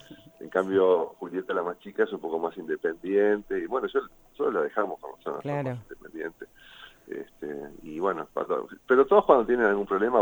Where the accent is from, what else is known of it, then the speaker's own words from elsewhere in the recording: Montevideo, Uruguay; born there; now in Punta del Este, Uruguay; Sí, nací en Montevideo, y bueno, estudié.